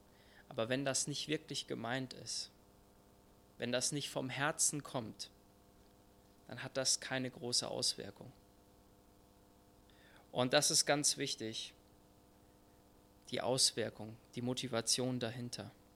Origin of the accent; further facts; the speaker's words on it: Würzburg, Bavaria, Germany; now in Buxtehude, Germany; ich komme ursprünglich aus Würzburg. Deswegen, dann sind wir nach Torstedt und da habe ich meine Frau kennengelernt. Und jetzt wohnen wir in Buxtehude seit 2 Wochen.